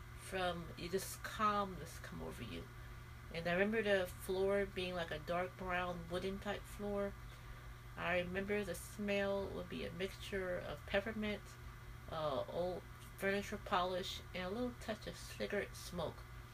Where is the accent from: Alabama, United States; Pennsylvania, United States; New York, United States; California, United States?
California, United States; I remember one bookstore I used to attend when I was little, growing up in California.